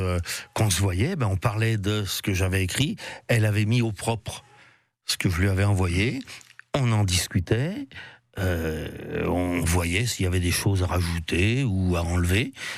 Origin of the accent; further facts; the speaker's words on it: Lyon, Auvergne-Rhône-Alpes, France; Pas au départ, non, je suis lyonnais.